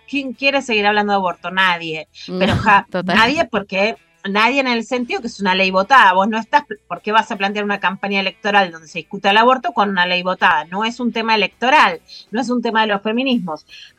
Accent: Rosario, Santa Fe, Argentina; Yo vengo de Rosario, ¿no?

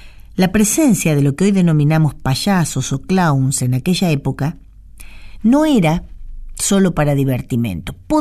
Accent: Cañuelas, Buenos Aires Province, Argentina; muy cerca de mi pueblo, de mi comarca, de mi reino, que es Cañuelas, de Cañuelas

